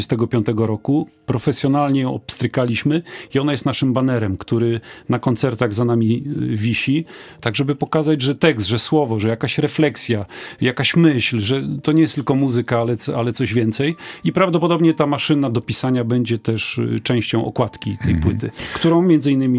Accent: Szczecin, West Pomeranian Voivodeship, Poland; poza mną, który jestem ze Szczecina, to są poznaniaki i okolice.

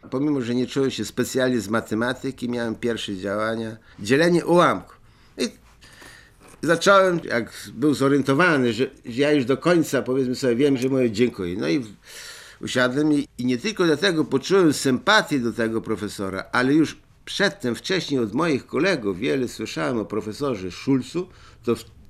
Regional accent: Drohobych, Lviv Oblast, Ukraine; Z Drohobycza.

